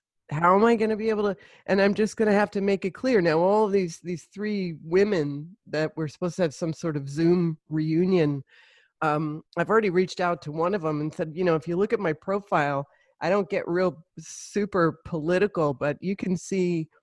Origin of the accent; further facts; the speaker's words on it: Brooklyn, New York, United States; I'm from Brooklyn.